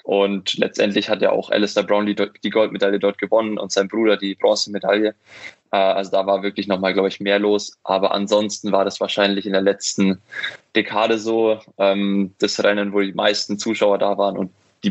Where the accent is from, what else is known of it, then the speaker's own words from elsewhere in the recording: Bavaria, Germany; Also ich bin ja aufgewachsen in der Nähe von München